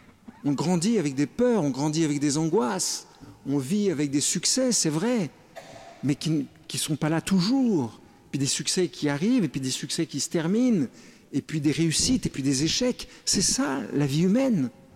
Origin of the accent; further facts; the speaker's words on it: France; Ce grand chêne immense, chez nous en France, sa vie peut durer 100 ans, 200 ans.